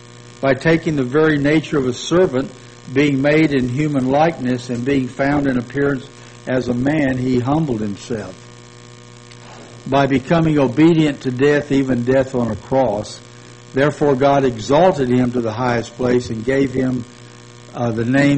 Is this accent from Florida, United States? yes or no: no; Hainesville, Louisiana, United States; As a child growing up in Hainesville, Louisiana, two or three times a week in the evening, he would gather all of us five kids around him at his feet